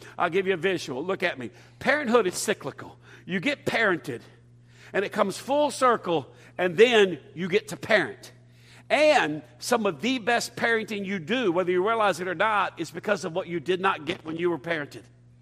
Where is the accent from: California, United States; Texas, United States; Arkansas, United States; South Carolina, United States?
Texas, United States; I grew up in East Texas, okay? Just drunken rednecks that hunt anything, okay?